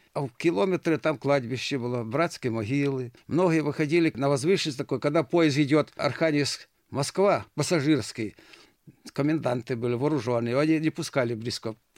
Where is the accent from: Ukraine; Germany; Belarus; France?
Ukraine; Horodyshche, Cherkasy Oblast; Родился я на Украине, Киевской области, Жашковском районе, селе Городище.